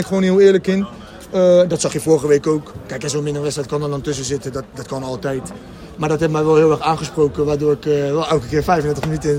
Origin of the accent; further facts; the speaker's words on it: The Hague, South Holland, Netherlands; now in Naaldwijk, Netherlands; Ik kom zelf uit Den Haag en ik woon nu in Naaldwijk.